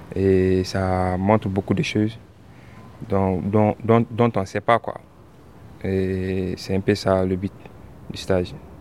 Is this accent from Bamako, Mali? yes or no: yes; Bamako, Mali; Moi je viens de Mali, à Bamako.